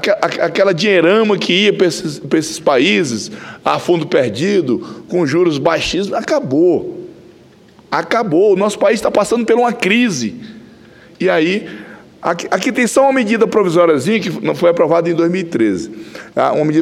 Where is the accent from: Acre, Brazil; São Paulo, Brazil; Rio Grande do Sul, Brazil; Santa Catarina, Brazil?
Acre, Brazil; muitas pessoas lá no meu estado morrem à míngua, porque não têm condição. Como é que a pessoa vai sair e pagar uma passagem? Eu já cheguei a voar Rio Branco, Brasília, R$3.000.